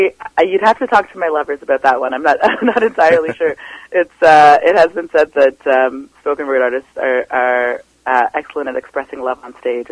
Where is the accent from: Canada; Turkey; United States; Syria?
Canada; Toronto, Ontario; now in Vancouver, Canada; when I came out here from Toronto